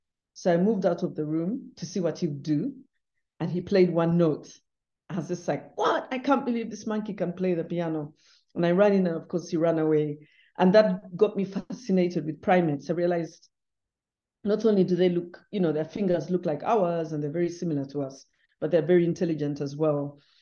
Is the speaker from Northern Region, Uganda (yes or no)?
no; Kampala, Central Region, Uganda; in the urban areas, where I grew up in Kampala